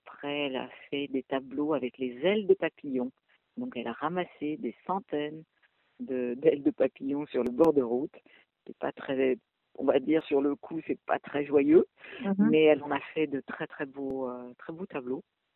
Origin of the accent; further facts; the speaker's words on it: Normandy, France; Parce que je suis originaire de Haute-Normandie